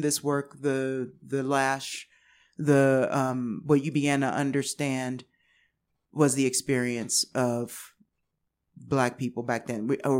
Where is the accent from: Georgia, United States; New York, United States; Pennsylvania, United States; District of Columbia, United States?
District of Columbia, United States; Washington; I'm from Washington, D.C.